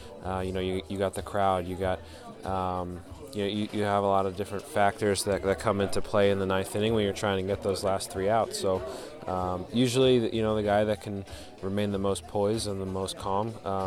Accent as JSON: {"language": "English", "region": "New Jersey", "country": "United States", "tie": "born or raised there", "said": "I grew up in New Jersey, so I spent a lot of time in New York City when I was a kid and growing up"}